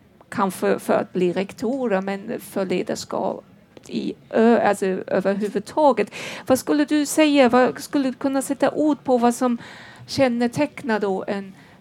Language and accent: Swedish; Germany; För jag kommer från Tyskland